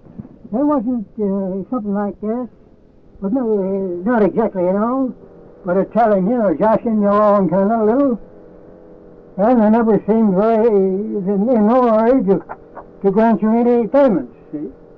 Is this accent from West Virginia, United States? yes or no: no; La Platte, Nebraska, United States; born there; now in Alaska, United States; I was born in La Platte, Nebraska.